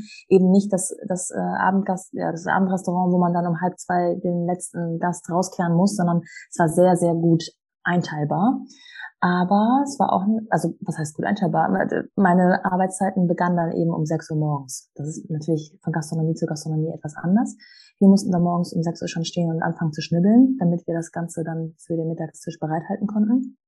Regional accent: Hamburg, Germany; Ich komme aus Hamburg, bin hier aufgewachsen und geboren, habe dann in Köln studiert, Medienwirtschaft, habe innerhalb des Studiums Australien besucht, ein paar Auslandssemester und so weiter gemacht

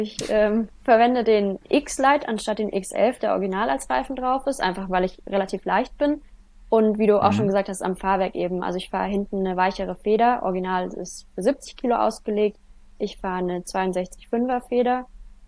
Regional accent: Heideck, Bavaria, Germany; ich komme aus Heideck

